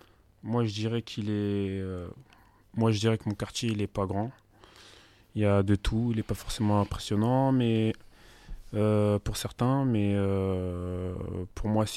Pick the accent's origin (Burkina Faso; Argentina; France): France; Angers, Pays de la Loire; Je suis originaire d'Angers, j'ai 25 ans.